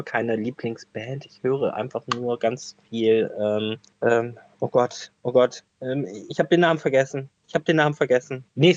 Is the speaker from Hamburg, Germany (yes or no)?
no; North Rhine-Westphalia, Germany; Ich komme aus dem Ruhrgebiet, das, weißt du, da ist ja alles anders schön.